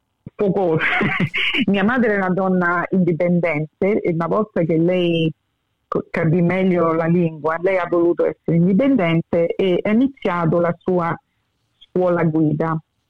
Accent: Paddington, New South Wales, Australia; sono cresciuta a Paddington, perché là tutti italiani, diciamo, sono nata pure a Paddington, all'ospedale St. Margaret, e dopo siamo trasferiti a Double Bay

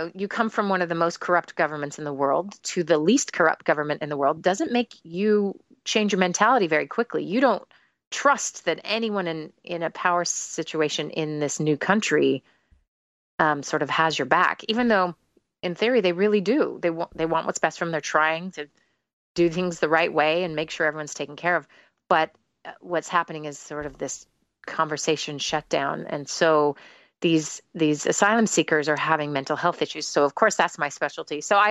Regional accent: United States; but they also see me as powerful because I'm American, even though I'm not powerful.

